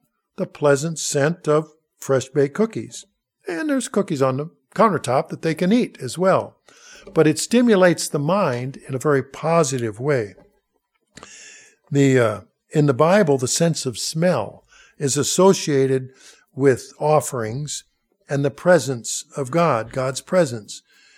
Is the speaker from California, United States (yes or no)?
no; Minnesota, United States; Look, I'm from Minnesota. I don't eat anything I haven't eaten before.